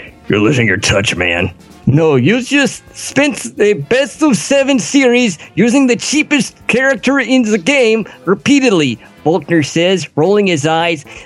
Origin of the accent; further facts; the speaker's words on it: Kansas, United States; No, I'm from Kansas.